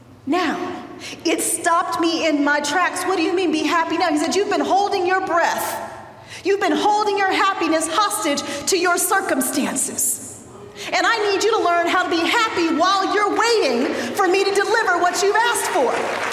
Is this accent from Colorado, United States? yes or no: yes; Denver, Colorado, United States; now in Atlanta, United States; even though we grew up in Denver, Colorado, where we went to middle school and high school together.